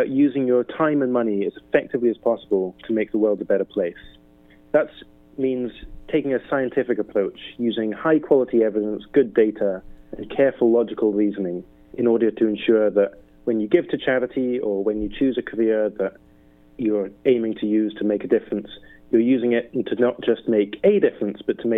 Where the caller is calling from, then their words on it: Mountain View, California, United States; Calling from Mountain View, just outside of San Francisco.